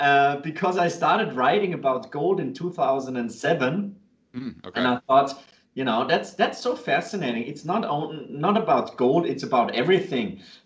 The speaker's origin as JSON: {"language": "English", "region": "Vienna", "country": "Austria", "second_language": "English", "said": "based in Liechtenstein. I am, perhaps you heard my kind of weird accent, I'm originally from Austria, from Vienna."}